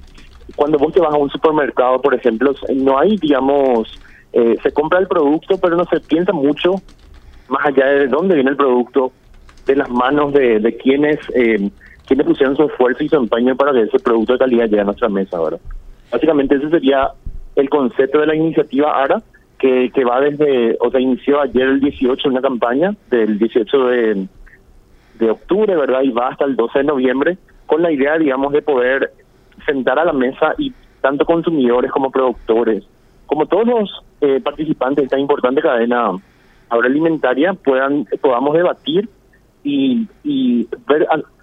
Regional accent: Paraguay; nosotros, como paraguayos y consumidores

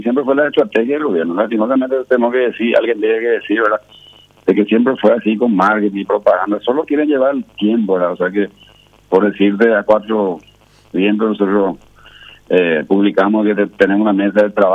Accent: Amambay, Paraguay; acá nosotros en Amambay somos también paraguayos, somos también gente de bien

